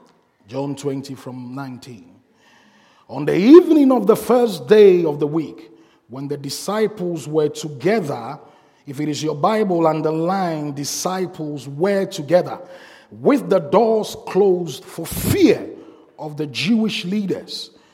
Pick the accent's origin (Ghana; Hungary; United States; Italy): Ghana; I come from Ghana originally.